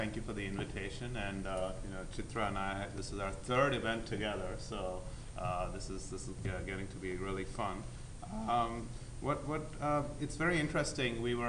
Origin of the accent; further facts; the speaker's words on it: India; growing up in India, you can't help but be exposed to these stories.